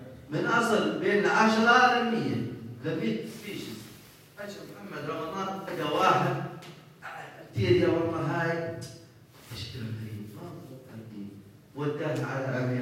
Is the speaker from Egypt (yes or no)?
no; Jordan; والله احنا من الاردن